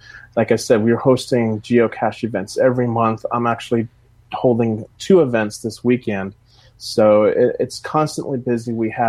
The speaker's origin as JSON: {"language": "English", "region": "South Dakota", "country": "United States", "said": "I am from South Dakota, but Arkansas is I call home state now because I've been here for 20 years."}